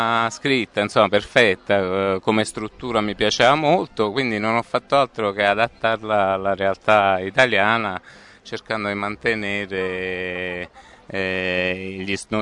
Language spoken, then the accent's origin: Italian; Campania, Italy; sono napoletano, quindi mettendoci quello che conosco del sud.